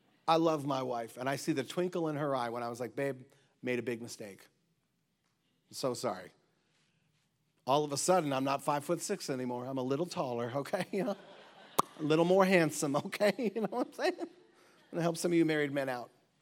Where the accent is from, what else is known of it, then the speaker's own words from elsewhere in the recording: United States; where I grew up in the North